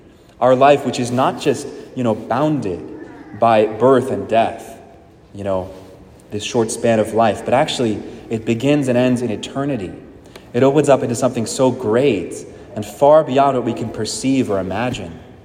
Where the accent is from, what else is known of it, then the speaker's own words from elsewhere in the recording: Oregon, United States; I grew up in Oregon, and my family would go to church on Sundays, the Methodist church